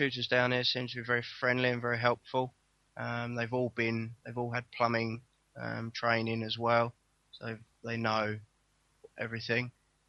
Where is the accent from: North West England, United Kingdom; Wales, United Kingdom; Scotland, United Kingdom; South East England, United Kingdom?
South East England, United Kingdom; Ashford; I'm from Ashford, Kent